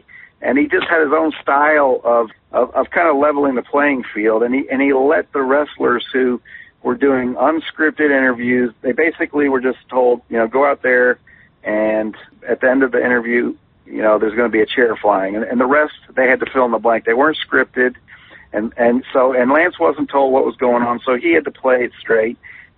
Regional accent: Memphis, Tennessee, United States; I grew up here in Memphis in the 70s. I moved here in 74

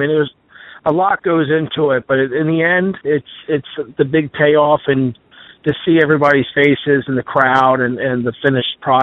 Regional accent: Dover, Delaware, United States; Yes, I was born and raised in Dover, Delaware. I've lived here all my life.

